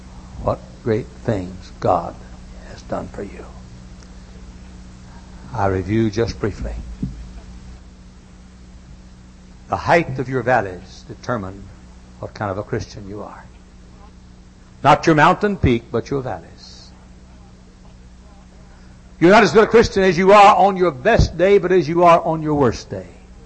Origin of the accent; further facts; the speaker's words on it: Indiana, United States; I said, "Papa, I'm here from Indiana to visit. I'm preaching here. And you're going to have time."